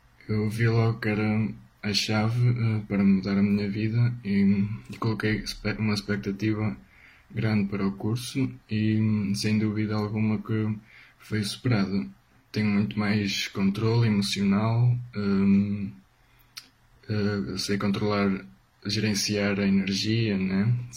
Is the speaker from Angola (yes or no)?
no; Portugal; sou de Portugal